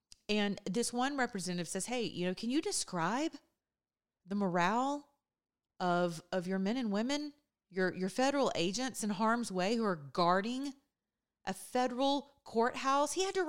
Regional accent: United States; It embarrassed me as an American citizen.

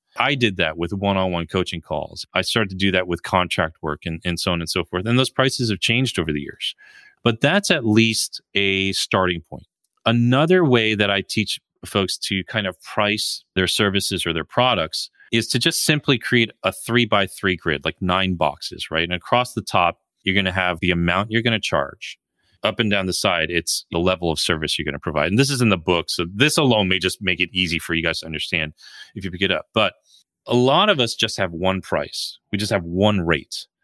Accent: New Jersey, United States; I grew up in New Jersey, like I told you, and traffic is really bad there.

